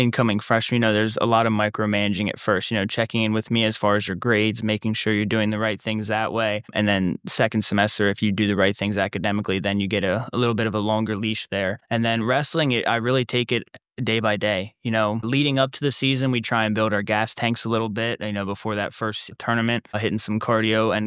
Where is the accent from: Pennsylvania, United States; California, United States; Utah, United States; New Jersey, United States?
Pennsylvania, United States; I'm from District 3, so I recruit a lot down there.